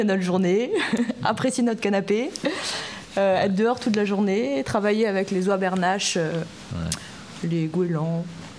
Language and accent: French; Brittany, France; moi, je suis originaire de la baie de Morlaix